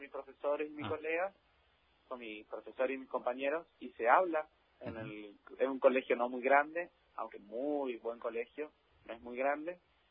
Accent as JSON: {"language": "Spanish", "region": "Corrientes", "country": "Argentina", "said": "Yo soy de Corrientes, capital."}